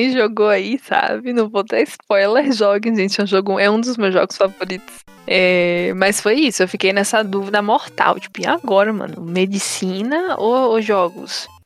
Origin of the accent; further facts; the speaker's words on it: Bahia, Brazil; Ou advocacia, que era outra área também, que era a favoritinha desse interior baiano de onde eu vim.